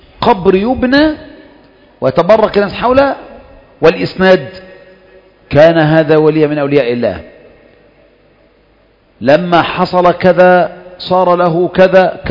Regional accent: Egypt; وعندنا في مصر شعرات النبي

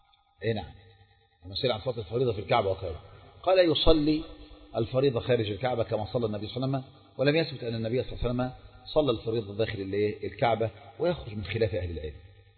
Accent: Egypt; لو هو بقى الشيخ عندنا في مصر طبعا مش هنسيبه

